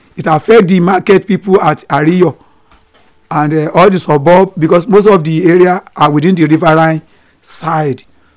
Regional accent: Ibadan, Oyo, Nigeria; I came from Olunloyo, exactly as Ayidari Premier General Olunloyo Ibadan.

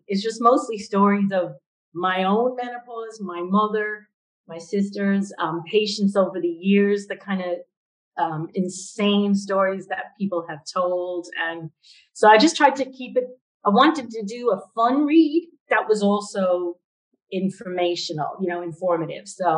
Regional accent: Long Island, New York, United States; Yeah, so I grew up in Long Island near JFK Airport.

